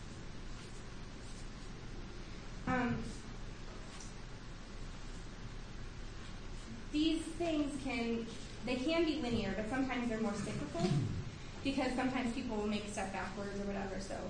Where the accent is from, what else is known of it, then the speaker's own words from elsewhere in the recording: Cleveland, Ohio, United States; We're from Cleveland, so we've just stayed together.